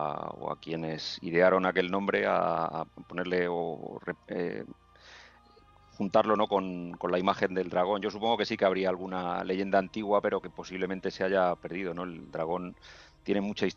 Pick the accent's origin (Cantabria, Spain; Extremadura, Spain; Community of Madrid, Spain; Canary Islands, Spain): Community of Madrid, Spain; Madrid; Yo, que soy de Madrid, del sur de Madrid, y que he tenido desde siempre el horizonte de la sierra en mi ventana